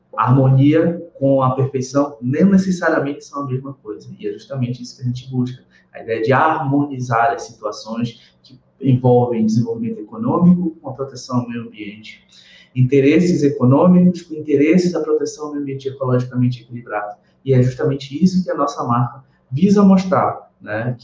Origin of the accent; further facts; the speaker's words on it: Belém, Pará, Brazil; now in Campinas, Brazil; eu saí do norte, né, vim de Belém, e agora estou aqui consolidado em São Paulo, no município de Campinas